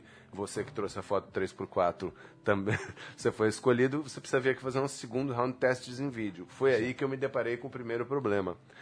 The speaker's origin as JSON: {"language": "Portuguese", "region": "Rio de Janeiro", "country": "Brazil", "said": "lá no Rio, eu vinha da zona sul do Rio de Janeiro"}